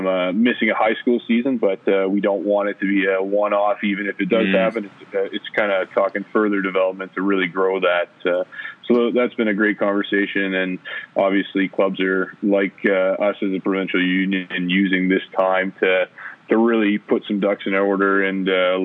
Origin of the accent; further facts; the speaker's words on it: Bracebridge, Ontario, Canada; I grew up in Bracebridge, Ontario, Muskoka, as it's probably better known around Canada.